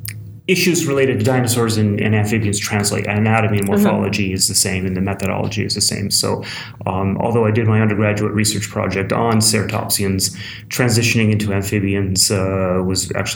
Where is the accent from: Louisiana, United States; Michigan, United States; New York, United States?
Michigan, United States; Well, I am from Western Michigan